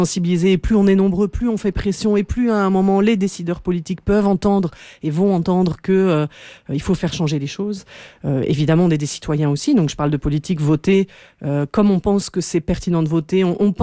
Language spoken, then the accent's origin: French; Belgium; qui sont produits chez nous en Belgique